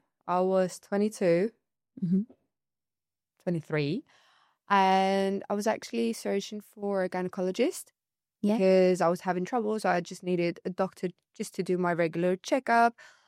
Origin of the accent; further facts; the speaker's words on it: Larnaca, Larnaca District, Cyprus; born or raised there; now in Nicosia, Cyprus